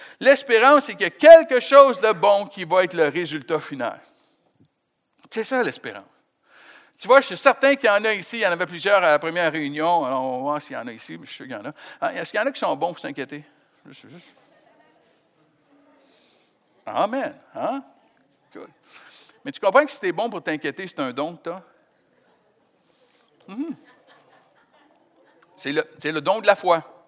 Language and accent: French; Quebec, Canada; en tant que Québécois